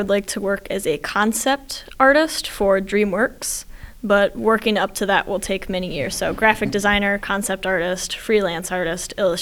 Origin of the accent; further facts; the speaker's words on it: Exira, Iowa, United States; I am from Exira.